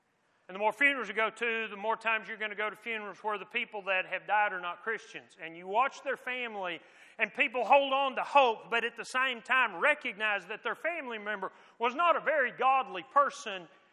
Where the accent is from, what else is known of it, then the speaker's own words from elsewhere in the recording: Texas, United States; I'm an American. I'm a Texan.